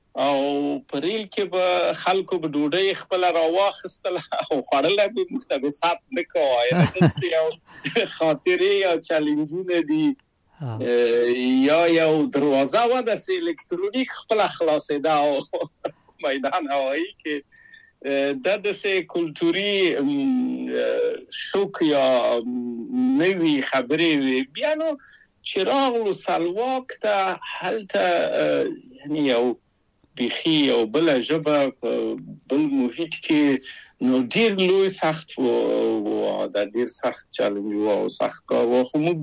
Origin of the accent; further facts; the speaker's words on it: Kabul, Afghanistan; او زه له کابل په یو دولتي بورس چکسلواکیا ته راغلم.